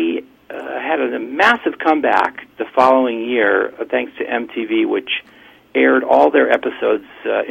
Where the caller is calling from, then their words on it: Port Washington, New York, United States; I'm calling from Port Washington, New York.